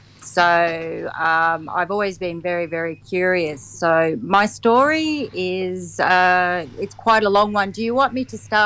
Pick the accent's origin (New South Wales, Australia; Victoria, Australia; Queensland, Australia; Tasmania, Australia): Queensland, Australia; I am indeed. I am from the Gold Coast hinterland.